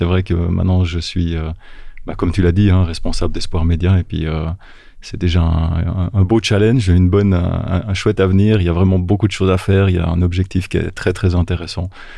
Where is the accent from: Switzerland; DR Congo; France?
Switzerland; Romandy; J'ai toujours habité en Suisse romande, je suis suisse, entre autres, donc de la région, vraiment de la région.